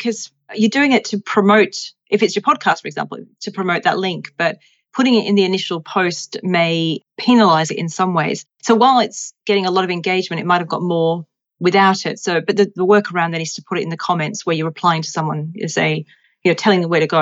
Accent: England, United Kingdom; because I grew up in England.

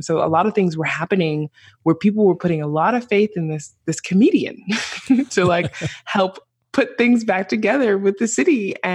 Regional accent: New York City, New York, United States; now in Iceland; So I'm from New York City and I don't look like I'm Icelandic, the typical Icelandic, right?

